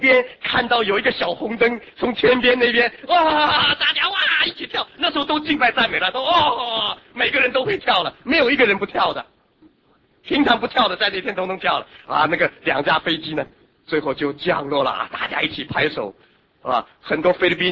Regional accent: Hong Kong; 我是香港人

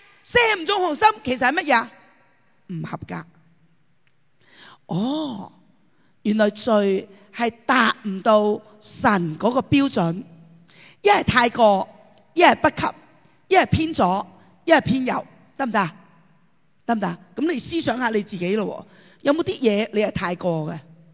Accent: China; 我系中国人

